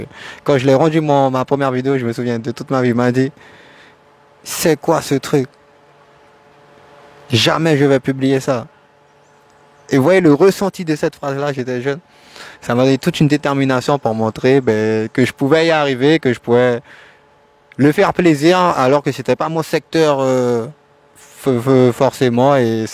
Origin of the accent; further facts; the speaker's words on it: Cayenne, French Guiana, France; Oui, je viens de Cayenne, mais j'aime découvrir l'intérieur de la Guyane qui est magnifique pour un Cayennais comme vous, comme moi, quand on est sur Cayenne la majorité du temps